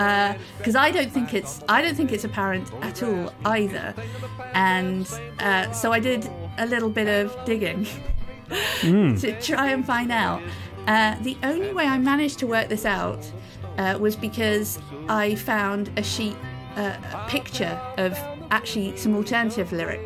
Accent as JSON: {"language": "English", "country": "United Kingdom", "said": "I cannot, as a British person, say bluegrass. It's impossible."}